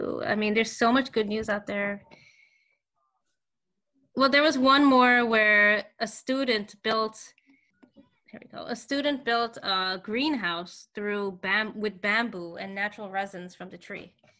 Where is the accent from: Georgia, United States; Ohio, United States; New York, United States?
New York, United States; Queens; Yeah. And we're all from Queens, so.